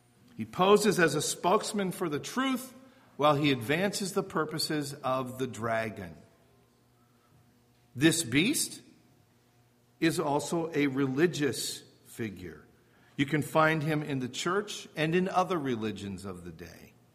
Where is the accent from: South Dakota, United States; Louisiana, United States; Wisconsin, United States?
Wisconsin, United States; Wisconsin. That's where I spent all my formative years. God's promised land. But be that as it may, I grew up in the Midwest.